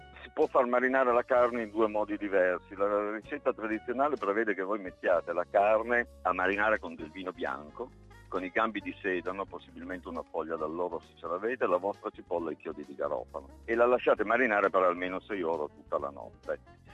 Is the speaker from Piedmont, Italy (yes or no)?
yes; Piedmont, Italy; Io sono originario del Piemonte, sono piemontese